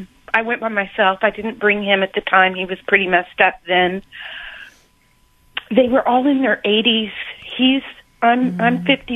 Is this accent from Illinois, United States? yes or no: no; California, United States; my home state, where all my family is California, and it's so expensive.